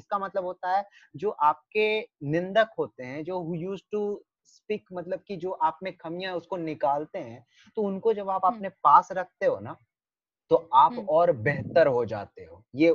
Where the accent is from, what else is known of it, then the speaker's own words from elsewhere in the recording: Bihar, India; Obviously मैं बिहार से था, मेरा जो एक्सेंट था बात करने का वो काफी, मतलब कि वो अच्छा नहीं था, ऑल्दो मैं एक्टिंग कर लेता था बट मेरा एक्सेंट अच्छा नहीं था।